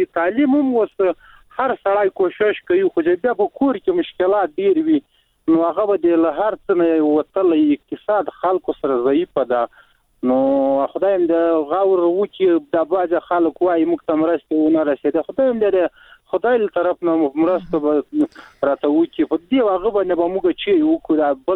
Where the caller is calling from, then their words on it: Logar, Afghanistan; ما د لوګار ولایت نه مې د سراډي کني ولی